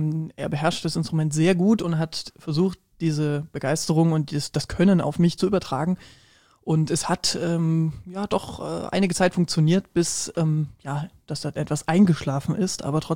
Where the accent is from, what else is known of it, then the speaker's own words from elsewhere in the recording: Leipzig, Saxony, Germany; Ich arbeite seit 2019 mittlerweile als Stadtführer in meiner Heimatstadt